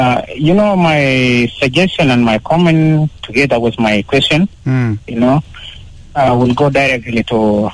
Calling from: Akobo, Jonglei, South Sudan; from Akobo.

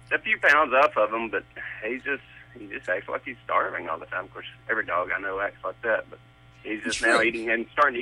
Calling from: Georgia, United States; I'm in Georgia.

